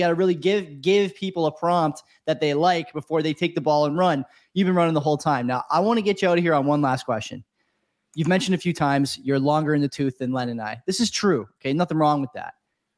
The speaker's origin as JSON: {"language": "English", "country": "Canada", "said": "but still as a Canadian, you know, I was a hockey player when I was a kid."}